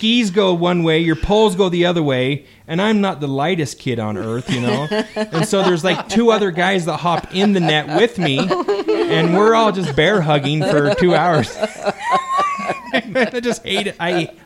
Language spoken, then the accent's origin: English; Utah, United States; So my wife and I, so we're both originally from Central Utah